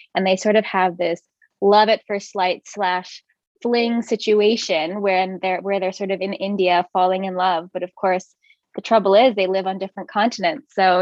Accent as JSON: {"language": "English", "town": "Saskatoon", "region": "Saskatchewan", "country": "Canada", "tie": "born or raised there", "lives_now": "Vancouver, Canada", "said": "I'm from Canada. I grew up in Saskatoon and kind of have lived all over the place. But most recently, I moved to the Vancouver area."}